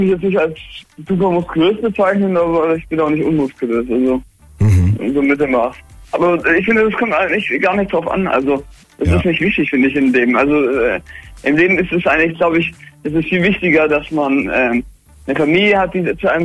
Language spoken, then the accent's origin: German; Sindelfingen, Baden-Württemberg, Germany; Also ich komme aus Sinnefing, das liegt in der Nähe bei Stuttgart.